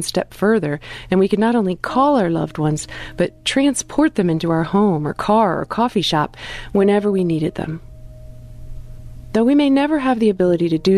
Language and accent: English; Ohio, United States; now in Central Virginia, United States; I grew up in Northeast Ohio, and I now live in Central Virginia